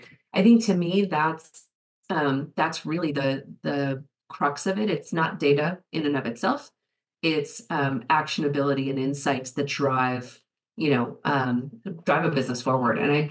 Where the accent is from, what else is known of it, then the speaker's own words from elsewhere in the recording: Kyiv, Ukraine; You know, if I don't tell you, you don't know I'm from Kiev, right? It's not obvious, but there's this whole background and whole life experience that I carry with me